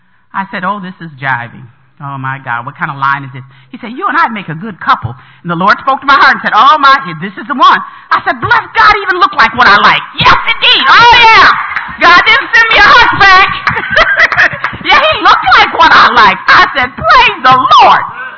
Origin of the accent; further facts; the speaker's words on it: Detroit, Michigan, United States; I said, I'm from Detroit.